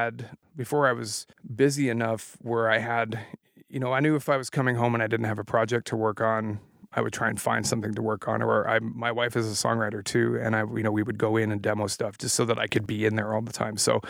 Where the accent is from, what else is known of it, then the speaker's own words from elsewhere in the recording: Weyburn, Saskatchewan, Canada; moved away as an adult; also born or lived in Winnipeg; I moved to Winnipeg, which is about 6 hours east of where I grew up in Saskatchewan. I hadn't really traveled a whole lot, and Weyburn is a really tiny little town